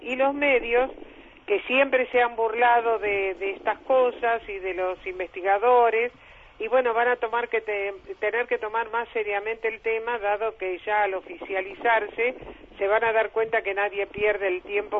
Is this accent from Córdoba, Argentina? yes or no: no; Buenos Aires, Argentina; now in Victoria, Argentina; ya hace 20 años que estoy acá en Victoria, vine por este fenómeno. Yo soy oriunda de Buenos Aires, toda mi vida viví ahí.